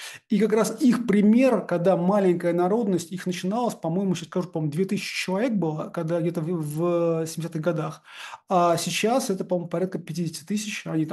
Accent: Saint Petersburg, Russia; я коренной петербуржец

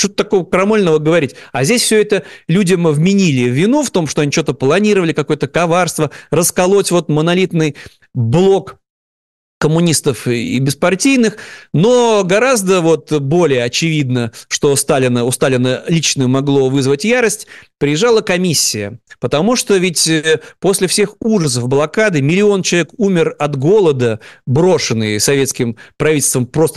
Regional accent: Saint Petersburg, Russia; так как мы петербуржцы

